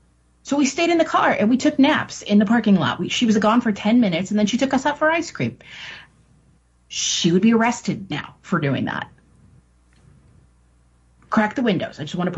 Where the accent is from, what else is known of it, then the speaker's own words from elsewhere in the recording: Midwest, United States; I did not grow up in New York. I grew up in the Midwest.